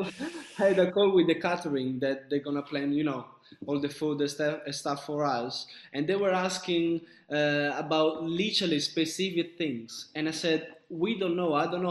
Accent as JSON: {"language": "English", "region": "Sicily", "country": "Italy", "said": "I'm in Italy, but north of Italy. My family, right, okay. I'm from Sicily. So my mom and my dad, they're in Sicily."}